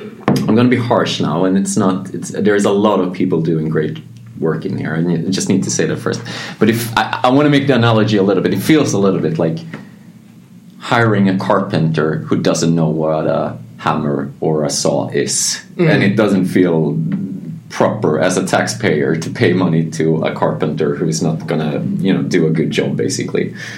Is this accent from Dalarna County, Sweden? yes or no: no; Malmö, Skåne, Sweden; I'm also pretty new to this. I'm born and raised in Malmö, so I know the city and I love the city.